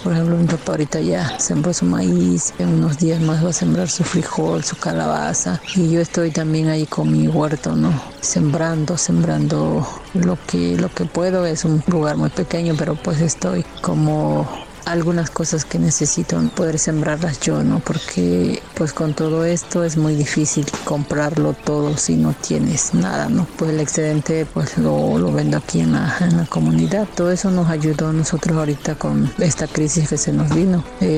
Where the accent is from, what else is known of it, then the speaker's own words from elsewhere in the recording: Paso de la Reina, Oaxaca, Mexico; de la costa de Oaxaca. Mi comunidad se llama Paso de la Reina.